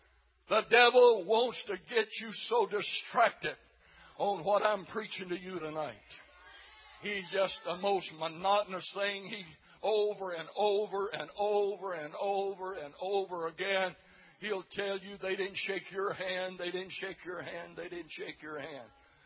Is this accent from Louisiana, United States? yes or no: yes; Waterproof, Louisiana, United States; I was raised in Louisiana, and I was raised in the country 12 miles outside of a little old town called Waterproof